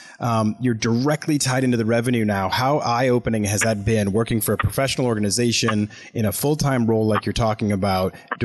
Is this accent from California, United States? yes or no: no; Boston, Massachusetts, United States; Now, I can say hated because I'm from Boston, so I'm allowed to hate the Yankees